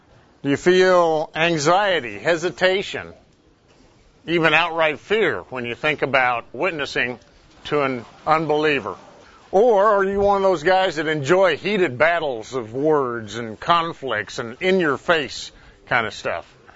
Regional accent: Oklahoma City, Oklahoma, United States; I'm from Oklahoma City. I'm a pharmacist at the VA hospital up there.

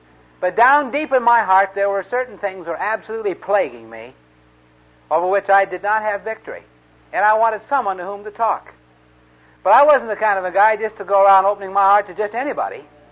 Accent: Modesto, California, United States; But I was called to go back to my hometown to help follow up for a youth work that was going on. A friend of mine had a work going with some high school kids in Modesto High School, California

